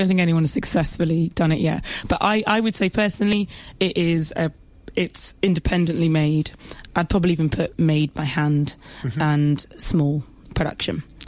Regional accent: Nottingham, East Midlands, United Kingdom; I grew up in the Midlands in Nottingham, so really close to Burton-on-Trent

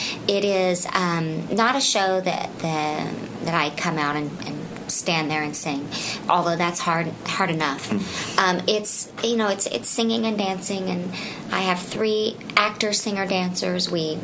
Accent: Bible Belt, United States; I'm from the Bible Belt. I'm actually from what GCB is about. Mm-hmm. That's what I grew up with.

